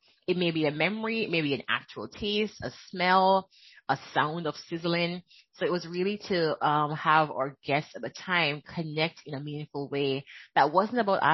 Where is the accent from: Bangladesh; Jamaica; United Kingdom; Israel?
Jamaica; now in United States; And even though I am Jamaican, living in America, Caribbean, I want him to understand African-American food waste because he is Black American, right?